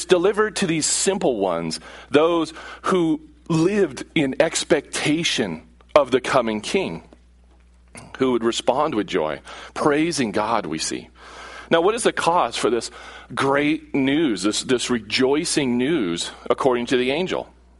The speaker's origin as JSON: {"language": "English", "country": "United States", "tie": "born or raised there", "said": "Now, for us, I think, as those growing up in America, and we hear these Christmas stories over and over and over again"}